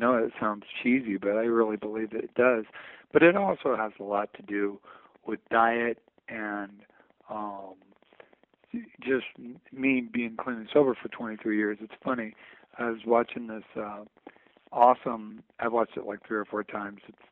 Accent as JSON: {"language": "English", "region": "California", "country": "United States", "lives_now": "Pasadena, United States", "said": "So she's from Arizona, I'm from California."}